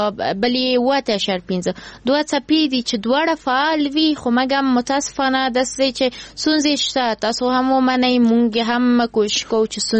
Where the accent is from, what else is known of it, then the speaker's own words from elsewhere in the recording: Afghanistan; زه بیا ورته وایم زه د افغانستان یم